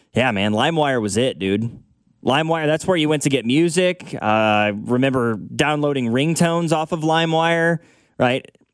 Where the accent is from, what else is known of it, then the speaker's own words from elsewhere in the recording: Missouri, United States; I grew up on the Missouri side, so it was probably vice versa for us, right?